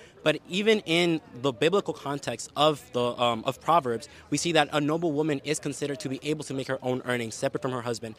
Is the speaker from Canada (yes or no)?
no; Puerto Rico; I'm from Puerto Rico, but we obviously have like Latin American roots.